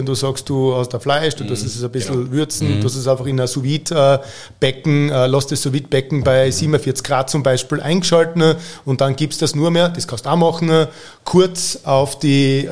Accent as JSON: {"language": "German", "region": "Styria", "country": "Austria"}